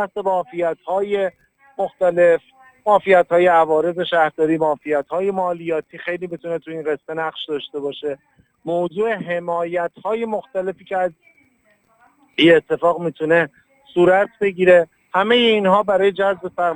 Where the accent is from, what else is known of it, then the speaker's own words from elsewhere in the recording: Kashan, Isfahan, Iran; توی شهر خودم که کاشان هست